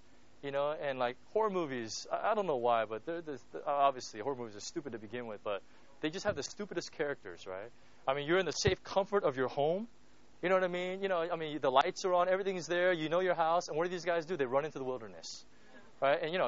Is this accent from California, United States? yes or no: yes; California, United States; I'm from California, right? California is basically one big glorified desert, you know?